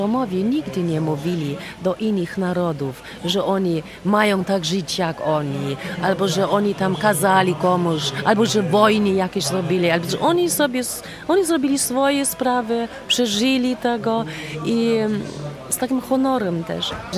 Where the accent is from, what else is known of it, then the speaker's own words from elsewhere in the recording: Berlin, Germany; Polish is a second language; z Berlina, zespół